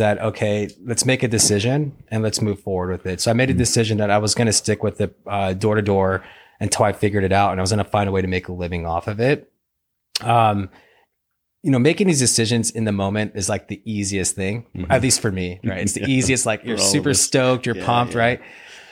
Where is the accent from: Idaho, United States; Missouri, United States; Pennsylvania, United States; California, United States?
Idaho, United States; I grew up in Idaho working on farms.